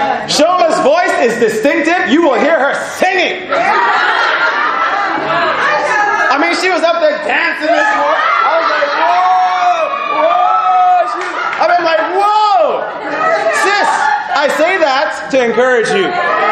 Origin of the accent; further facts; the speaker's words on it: Jamaica; accent: Jamaican; That's my little Jamaican accent coming right there.